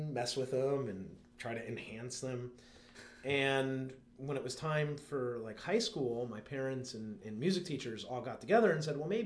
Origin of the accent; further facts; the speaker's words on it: St. Petersburg, Florida, United States; Yeah, St. Petersburg, Florida.